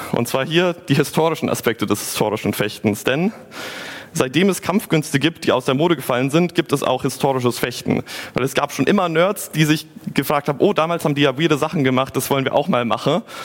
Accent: Hamburg, Germany; Ich komme aus Hamburg

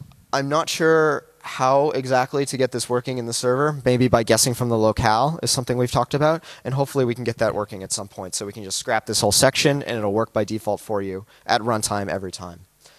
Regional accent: United States; In this case, because I'm American, you use US

